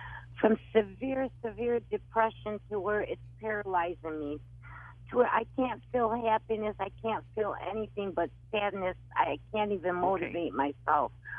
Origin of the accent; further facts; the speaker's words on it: Dearborn, Michigan, United States; I'm from Dearborn, Michigan.